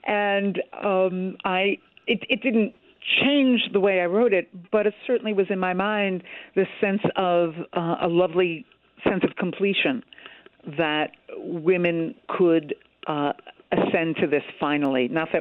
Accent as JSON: {"language": "English", "country": "United States", "said": "Well, I realized as an American woman that I didn't know how women had won the vote."}